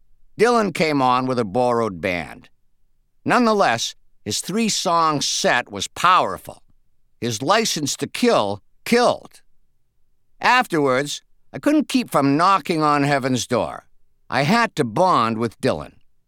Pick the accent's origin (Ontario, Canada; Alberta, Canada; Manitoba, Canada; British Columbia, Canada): Ontario, Canada; Thunder Bay; I grew up in an Orthodox synagogue. I also grew up at the end of Highway 61. My hometown of Thunder Bay, Ontario, Canada, is at the northern extreme of that storied road.